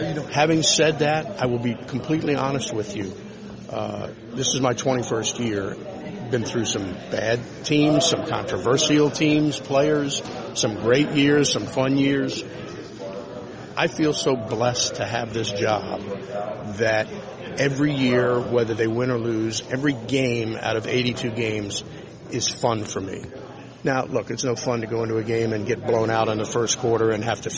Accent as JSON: {"language": "English", "town": "Washington", "region": "District of Columbia", "country": "United States", "tie": "born or raised there", "said": "especially to be doing it in my hometown for the team that I grew up rooting for."}